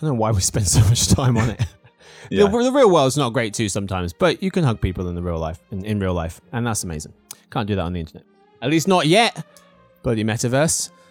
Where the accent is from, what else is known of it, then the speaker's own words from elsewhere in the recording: England, United Kingdom; Which is rare, because I'm also English.